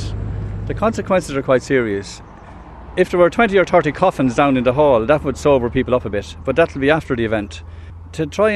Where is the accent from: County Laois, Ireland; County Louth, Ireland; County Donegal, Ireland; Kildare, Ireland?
County Laois, Ireland; Stradbally; from Stradbally here on the main street, right outside the main entrance to Electric Picnic.